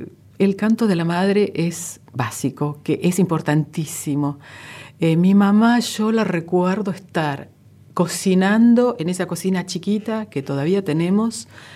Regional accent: Buenos Aires, Argentina; born there; El resto ya somos nacidos porteños.

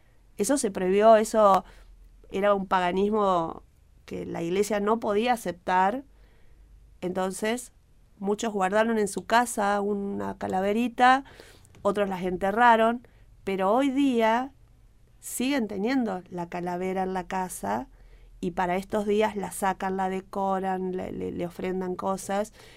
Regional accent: Argentina; Quizás nosotros como argentinos diríamos, ay no, ya esto no lo vamos a comer.

